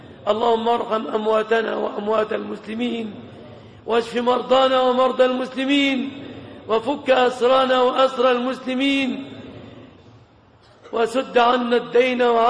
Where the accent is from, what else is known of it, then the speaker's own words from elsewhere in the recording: Egypt; اللهم سلم بلادنا مصر